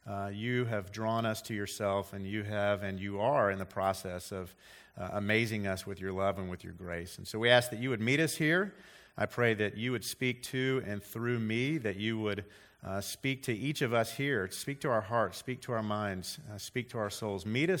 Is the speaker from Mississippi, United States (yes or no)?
yes; Mississippi, United States; born there; I'm a Florida Gator, I'm a former ostrich salesman, and I was born in Mississippi.